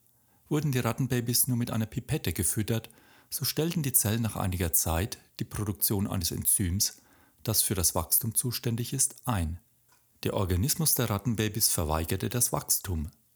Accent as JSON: {"language": "German", "region": "Bavaria", "country": "Germany", "said": "Ich bin Franke, kleiner, unpassender Scherz am Rande."}